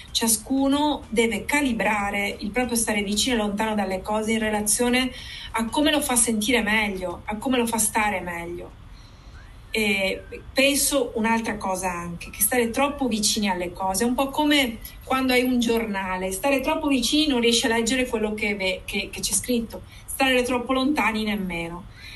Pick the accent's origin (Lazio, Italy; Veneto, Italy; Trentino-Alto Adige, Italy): Veneto, Italy; Padua; now in Lecce, Italy; Io sono nata e sono di Padova, ma 14 anni fa mi sono trasferita in Puglia, a Lecce